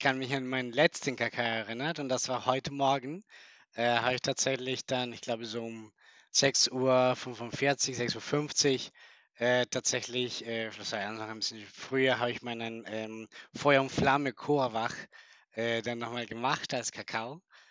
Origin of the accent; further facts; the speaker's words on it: Bogotá, Colombia; so bin ich dann aber tatsächlich in Bogotá hauptsächlich aufgewachsen, also ein Stadtkind, ist eine sehr große Stadt.